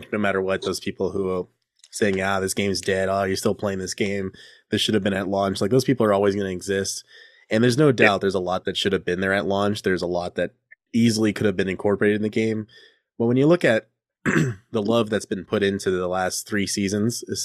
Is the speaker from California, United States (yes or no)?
yes; California, United States; or even technically for me, because I'm a Californian, like anything under 30 is crazy.